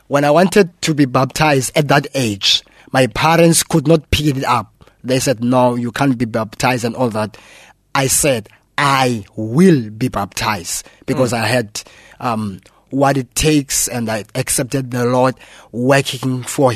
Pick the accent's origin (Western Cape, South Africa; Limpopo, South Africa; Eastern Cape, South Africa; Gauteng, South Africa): Eastern Cape, South Africa; Port Elizabeth; I'm from South Africa and in a province called Eastern Cape. And within that province, we have got a city called Port Elizabeth. This is where I hail from.